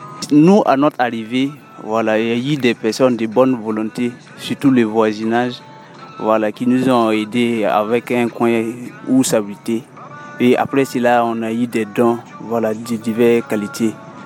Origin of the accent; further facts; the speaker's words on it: Bassalogo, Burkina Faso; now in Kaya, Burkina Faso; je viens de Bassalogo et je suis à Kaïa ici depuis 2022, voilà, suite à la crise sécuritaire.